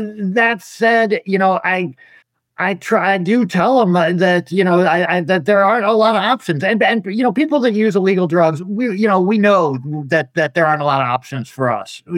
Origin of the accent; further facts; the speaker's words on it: Florida, United States; I grew up in Florida, so I have a lot of friends calling me from Florida